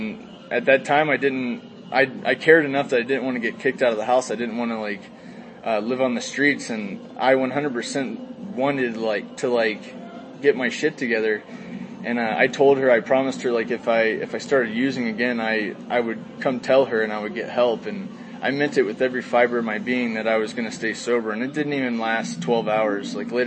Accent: Florida, United States; and I'm from Florida, so that was like, you know, 4 hours away from where I grew up.

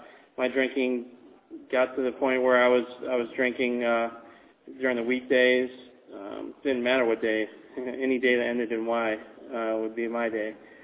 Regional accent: Chandler, Arizona, United States; And I'm not from Tucson, but I'm from the Phoenix area. I'm from Chandler, Arizona.

